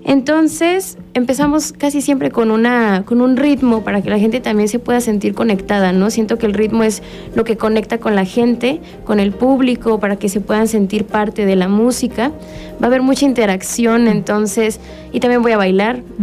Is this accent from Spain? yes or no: no; Monterrey, Nuevo León, Mexico; also born or lived in Xalapa; now in Morelos, Mexico; Y yo no soy de aquí, soy de Monterrey. Me fui a estudiar a Jalapa después de vivir un rato aquí en Morelos